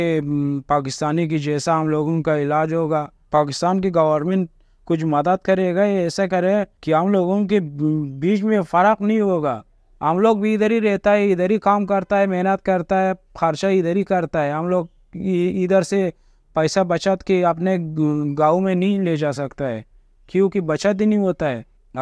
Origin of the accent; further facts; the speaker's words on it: Afghanistan; 30 साल है मेरा उम्र, मैं अफगानिस्तान से हूँ।